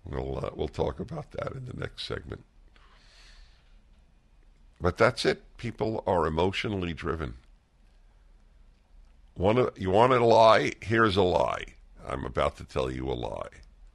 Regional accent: New York City, New York, United States; I grew up in Brooklyn, New York. We would play stickball in the street.

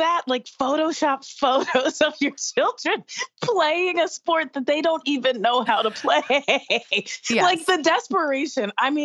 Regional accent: the South, United States; So I'm from the South. You're from the Midwest. I'm from the South, where every pep rally, they would do like the cheers and chants from the movie.

